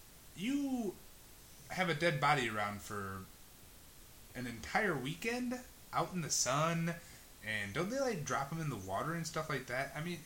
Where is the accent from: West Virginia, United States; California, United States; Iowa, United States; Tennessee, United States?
Iowa, United States; Folks, we're from Iowa. We're pretty used to no one being from Iowa.